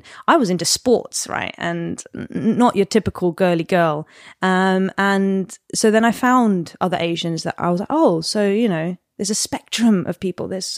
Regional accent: Switzerland; I grew up in Switzerland for a majority of my childhood as well.

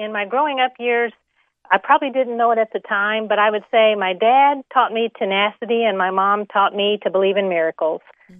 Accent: Owensboro, Kentucky, United States; I grew up in Owensboro, Kentucky. It is in the southwestern part of Kentucky.

